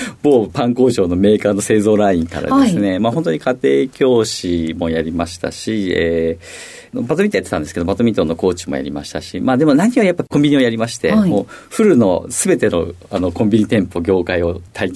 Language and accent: Japanese; Kanagawa, Japan; もう一つ迷ったのは地元が神奈川だったものですから